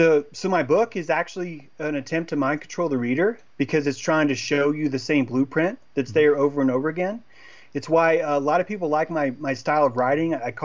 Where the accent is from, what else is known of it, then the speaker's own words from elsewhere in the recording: the South, United States; this is actually a benefit of growing up in the South. I was able to grow up and go locally to the Chickamauga battlefield and listen to history